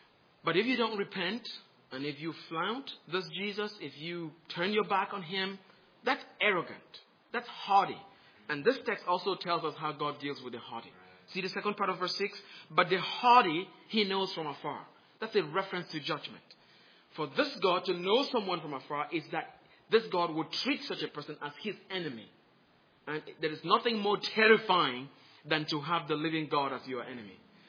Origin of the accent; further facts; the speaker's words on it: Cameroon; I grew up in Cameroon in Central Africa, and we had gods. Every family had their own gods. Every tribe had their own gods.